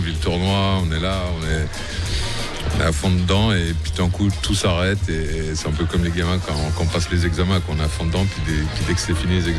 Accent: Geneva, Switzerland; moi j'ai grandi à Genève, c'est ici même que j'ai gagné mon premier tournoi en début de carrière

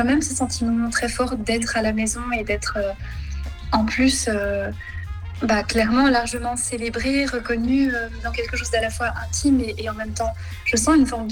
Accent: Jura, Switzerland; J'ai grandi dans le Jura suisse à partir de l'âge de 5 ans. J'y ai fait le lycée. Ensuite, j'ai étudié à Vienne.

